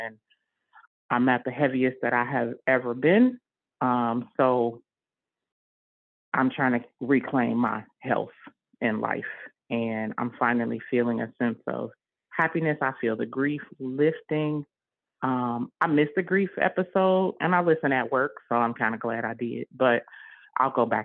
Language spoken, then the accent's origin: English; Cincinnati, Ohio, United States; now in New York, United States; I'm actually from Cincinnati, but I'm currently in New York.